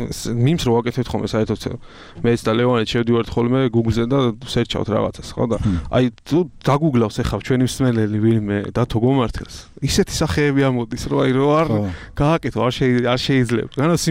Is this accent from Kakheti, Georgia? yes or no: yes; Gurjaani, Kakheti, Georgia; გურჯაანი, გურჯაანიდან. პატარა დუბლინია გურჯაანი.